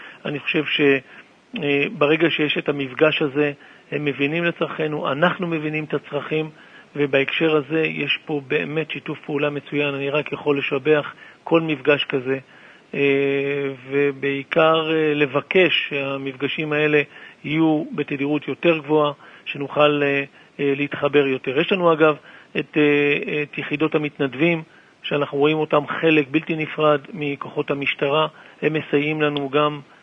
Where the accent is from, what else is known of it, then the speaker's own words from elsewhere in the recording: Jerusalem, Jerusalem District, Israel; אני גאה להיות חלק מהציבור הזה, הציבור הירושלמי. כפי שידוע, אני בן המקום, גדלתי פה, משפחתי כאן